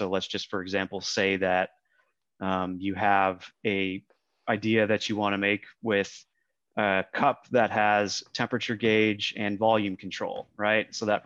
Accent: Minneapolis, Minnesota, United States; moved away as an adult; now in Austin, United States; Well, I grew up in Minneapolis originally. So, you know, Skull Vikings, go Gophers for all you sports fans out there. Then went to school at University of Texas, where I currently still reside in Austin.

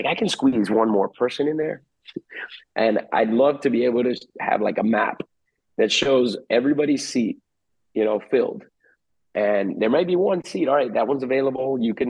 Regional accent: Cuba; accent: Cuban; About my Cuban accent maybe sounded bad there.

